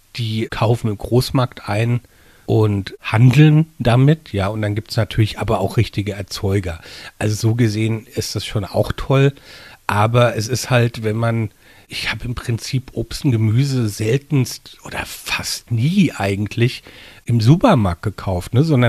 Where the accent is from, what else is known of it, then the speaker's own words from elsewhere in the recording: Rhineland-Palatinate, Germany; Ich bin ja auch in Mainz zur Schule gegangen und liebe auch die Stadt und sehe mich so gesehen auch als, naja, was heißt als Mainzer, aber als Rheinhesse und habe aber noch nie wirklich direkt in Mainz gewohnt, immer nur drumrum.